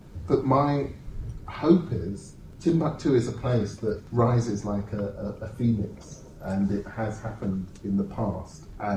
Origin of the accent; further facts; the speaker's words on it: London, United Kingdom; I grew up in London. I grew up in Tooting, actually. And my father, he was born in Ghana, and he had come to Britain in the 50s.